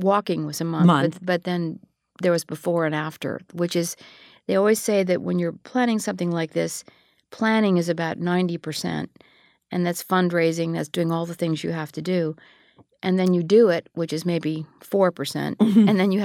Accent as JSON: {"language": "English", "country": "United States", "said": "especially being an American and maybe even being a woman."}